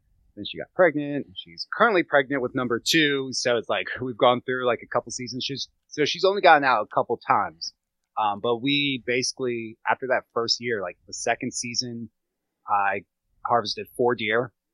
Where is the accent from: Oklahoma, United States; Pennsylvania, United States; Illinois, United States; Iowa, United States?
Pennsylvania, United States; Gettysburg; I grew up around hunters in Gettysburg, but did not hunt. My dad didn't hunt. Nobody hunted.